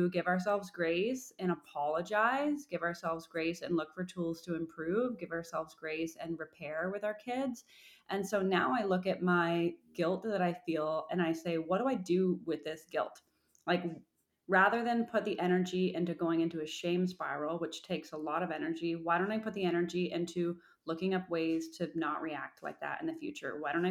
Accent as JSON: {"language": "English", "country": "Canada", "said": "I'm Canadian, so we have between a year and 18 months of maternity leave"}